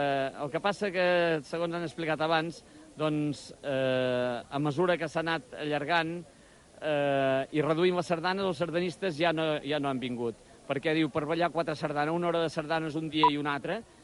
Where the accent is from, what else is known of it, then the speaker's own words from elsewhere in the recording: Girona, Catalonia, Spain; soc de Girona